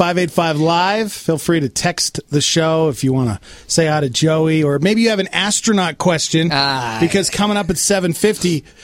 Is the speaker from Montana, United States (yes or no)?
yes; Montana, United States; I mean, I was called a racist for years because I am just white. I'm from Montana.